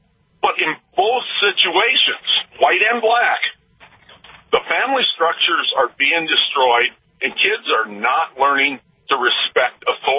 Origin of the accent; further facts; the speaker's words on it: North Dakota, United States; In the past, I grew up in North Dakota. I'm 64 years old.